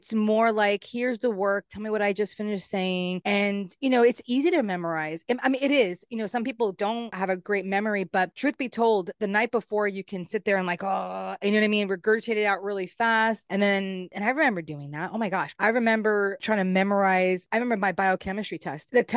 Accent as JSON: {"language": "English", "region": "East Coast", "country": "United States", "said": "I'm from the East Coast and I know how beautiful fireflies are"}